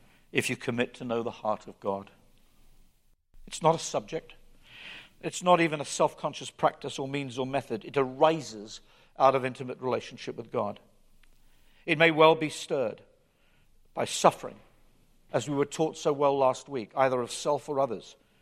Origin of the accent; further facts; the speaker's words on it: United Kingdom; accent: British; I was considered a little suspect, first of all because of my British accent.